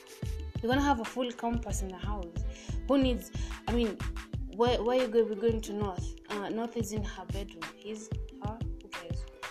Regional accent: Kenya; I'm Kenyan, so if I pronounced the name wrong, I'm not sorry.

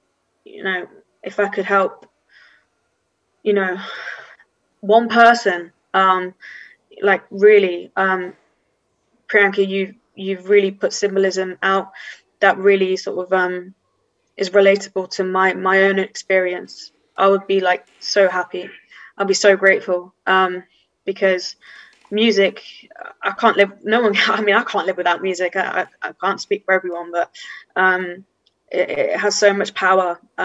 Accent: United Kingdom; it kind of reflects my identity as a British Indian woman as well.

